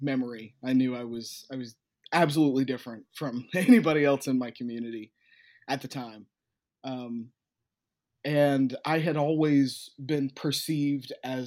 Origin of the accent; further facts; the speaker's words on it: the South, United States; And growing up in the South was a little bit of a dodgy situation sometimes